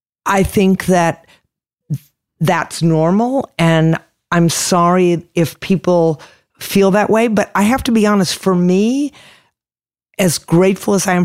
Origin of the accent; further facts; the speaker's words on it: Boston, Massachusetts, United States; now in Austin, United States; You know, while I live in Austin, I am from Boston.